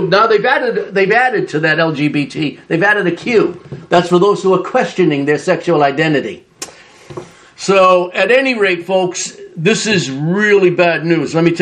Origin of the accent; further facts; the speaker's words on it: Boston, Massachusetts, United States; I was born and raised in Boston, as you know, and Red Sox diehard fan.